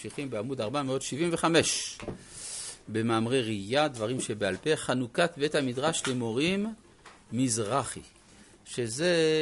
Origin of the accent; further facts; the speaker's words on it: Griva, Latgale, Latvia; זוהי עיירה דובנש, הקרובה לדווינסק ולגריבה עיר מולדתי